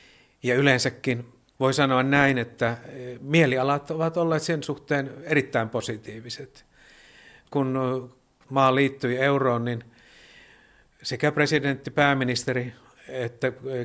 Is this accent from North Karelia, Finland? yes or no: yes; Joensuu, North Karelia, Finland; now in Vilnius, Lithuania; Joo, olen tullut Vilnaan vähän reilu kaksi vuotta sitten elokuun alusta. Itse olen Joensuusta kotoisin